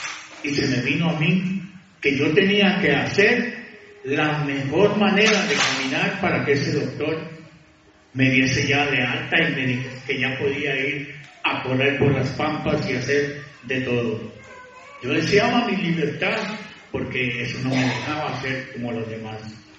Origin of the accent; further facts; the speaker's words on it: Costa Rica; Yo soy de Costa Rica